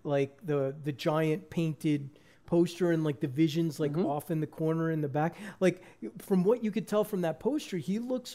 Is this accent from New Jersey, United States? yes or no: yes; Leonia, New Jersey, United States; As long as they base it in my hometown, Leonia, New Jersey, then I'm all for it.